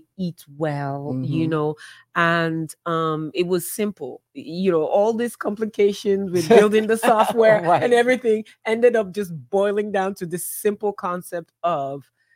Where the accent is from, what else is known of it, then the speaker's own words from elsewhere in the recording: Nigeria; I'm African and I'm also tribally. I'm from the Igbo tribe.